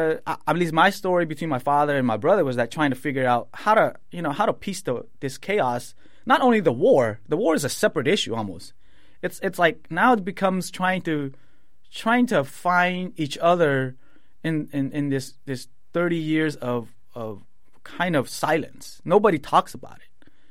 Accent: United States; this is embedded in us that we're Cambodian. Even though we grew up in America, everybody's like have this kind of pride of we're Cambodians, right?

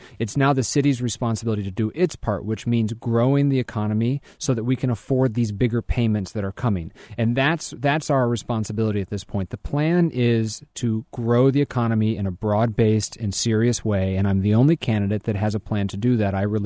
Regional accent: Chicago, Illinois, United States; I grew up in Chicago, as many people know, and my folks got divorced at a young age

